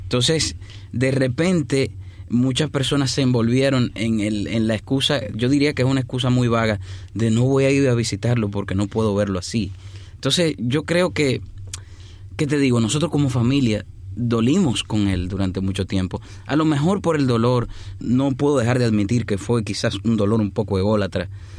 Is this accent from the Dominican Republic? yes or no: yes; Santo Domingo, Distrito Nacional, Dominican Republic; si salimos de Santo Domingo tendríamos que ser o bachatero o merenguero